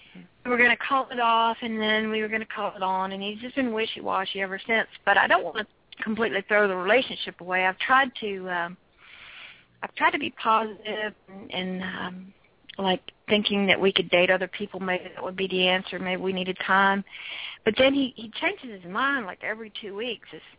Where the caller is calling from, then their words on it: Houston, Texas, United States; Susan, I'm calling from Houston.